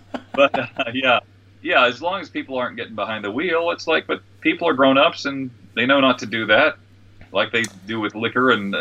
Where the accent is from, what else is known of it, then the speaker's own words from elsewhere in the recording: West Virginia, United States; We have a house in Ohio, right across the river from where I grew up in West Virginia.